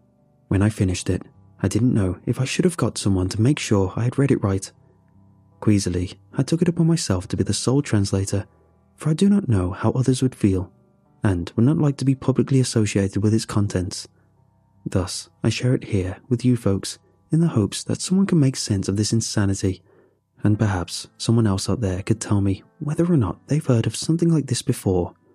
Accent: United States; Not only was he an ocean away, living in his home country while I grew up in America

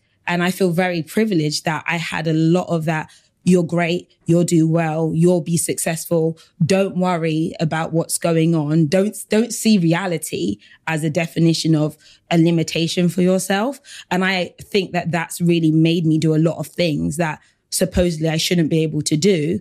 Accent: Nigeria; which I think is really cultural as a Nigerian.

